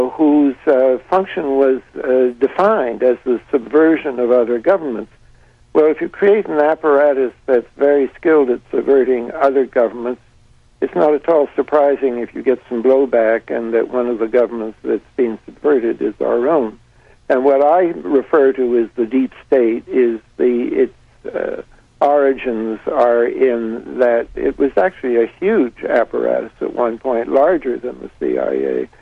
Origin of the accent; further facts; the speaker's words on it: Canada; I didn't, as a Canadian, I didn't really participate in it